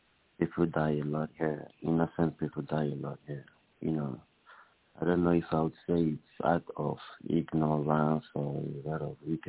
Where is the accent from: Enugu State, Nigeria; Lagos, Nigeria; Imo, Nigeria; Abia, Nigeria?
Imo, Nigeria; I'm from Imo State, Nigeria.